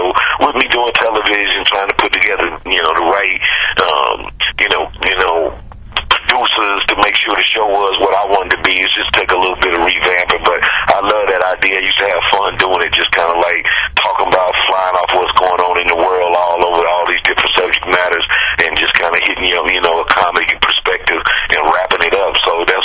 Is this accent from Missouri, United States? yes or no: yes; St. Louis, Missouri, United States; now in Los Angeles, United States; I grew up in St. Louis like that, but my real team is the Steelers.